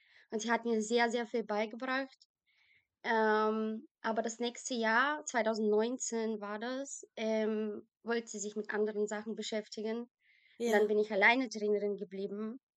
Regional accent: Bulgaria; German is a second language; moved away as an adult; now in Germany; das war in Bulgarien, ich komme aus Bulgarien.

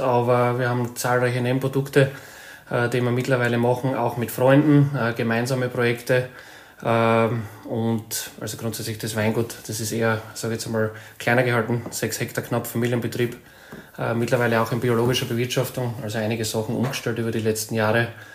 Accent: Styria, Austria; bei uns in der Südsteiermark natürlich Sauvignon doch sehr, ich sage jetzt einmal, vorrangig Sauvignon anpflanzt worden ist in den letzten Jahren.

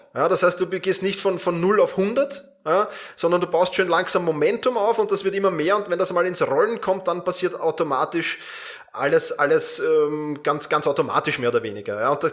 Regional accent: Vienna, Austria; Also wir kommen zwar beide aus Wien, aber wir kannten uns vorher nicht.

